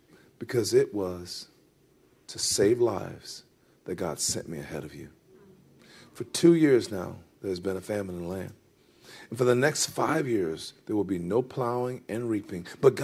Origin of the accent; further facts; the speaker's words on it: United States; I mean, I'm an American.